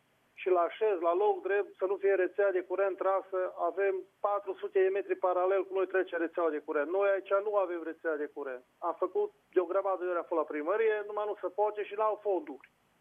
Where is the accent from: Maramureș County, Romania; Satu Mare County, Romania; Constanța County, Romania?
Satu Mare County, Romania; Dintr-o comună din Satul Mare.